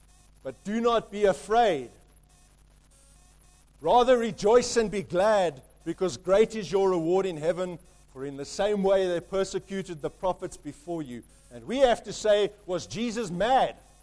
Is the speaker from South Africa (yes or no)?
yes; South Africa; In my home country, South Africa, we experienced the results of peacemakers who had sought to make peace at all peaceful costs.